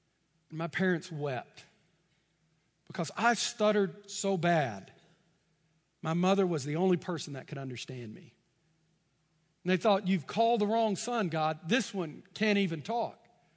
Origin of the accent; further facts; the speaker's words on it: Texas, United States; And I grew up in East Texas where there's a certain way that you preach.